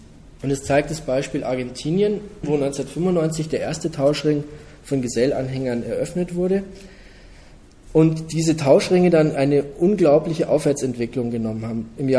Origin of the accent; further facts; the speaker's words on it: Bavaria, Germany; In der Gegend, wo ich herkomme, also im Umland von München, wo wir eine relativ geringe Arbeitslosigkeit haben